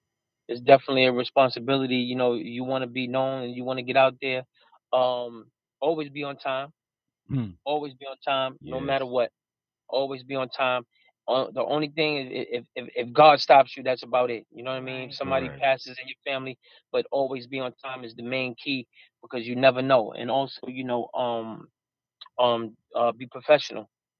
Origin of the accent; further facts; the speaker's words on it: Bronx, New York, United States; But I'm definitely an MC at heart because I come from the Bronx